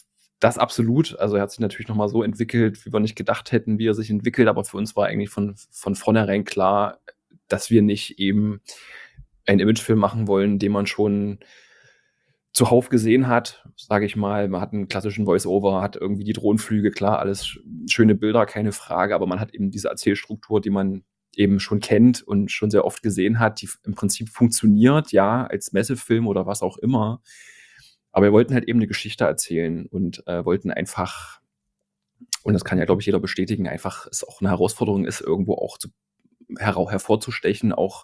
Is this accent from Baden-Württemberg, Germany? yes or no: no; Naumburg, Saxony-Anhalt, Germany; moved away as an adult; also ist quasi mein Geburtsort und durfte dort groß werden, bin aber dann nach dem Abitur dann weg sozusagen